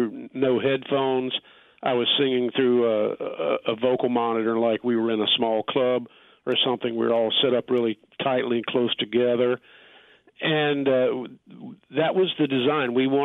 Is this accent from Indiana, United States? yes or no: no; Asheville, North Carolina, United States; when I was a kid growing up in Asheville, we didn't have a pro team. We went to Atlanta to see the Braves play.